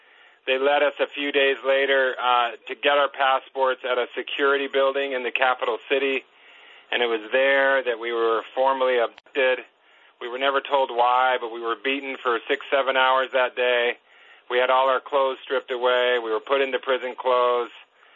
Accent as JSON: {"language": "English", "region": "California", "country": "United States", "tie": "born or raised there", "said": "Yeah, I grew up in California, and I grew up in a church"}